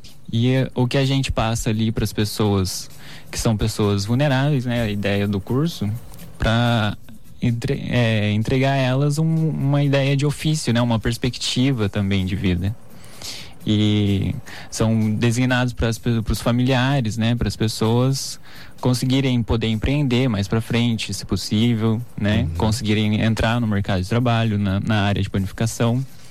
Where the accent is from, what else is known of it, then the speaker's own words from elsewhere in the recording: Aparecida, São Paulo, Brazil; Eu cresci em Aparecida, a gente convivia com os redentoristas, né?